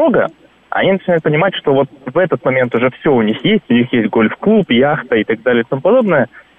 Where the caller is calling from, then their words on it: Moscow, Russia; Алло, здравствуйте